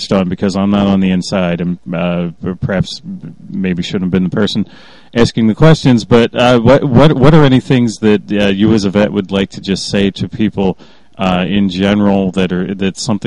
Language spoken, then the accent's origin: English; Philadelphia, Pennsylvania, United States; growing up in Philadelphia, as I did, and as a lot of the listeners did